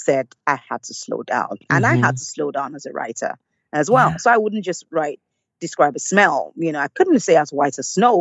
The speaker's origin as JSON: {"language": "English", "region": "Lagos", "country": "Nigeria", "tie": "born or raised there", "said": "so I grew up in Lagos and in Nigeria, and in a neighborhood where a lot of families, so hundreds of families, close to 1,000 lived in that neighborhood. And it was middle class to slightly wealthy."}